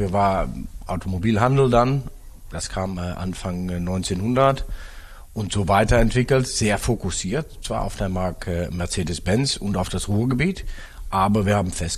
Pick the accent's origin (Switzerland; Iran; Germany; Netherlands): Netherlands; born there; German is a second language; gebürtige Niederländer